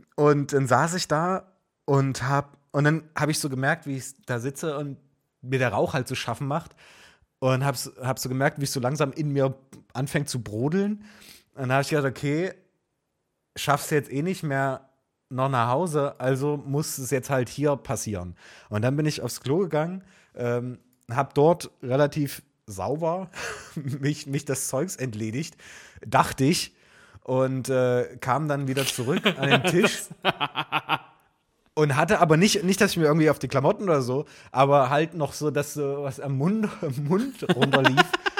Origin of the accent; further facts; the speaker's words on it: Dessau, Saxony-Anhalt, Germany; das war in meiner Heimatstadt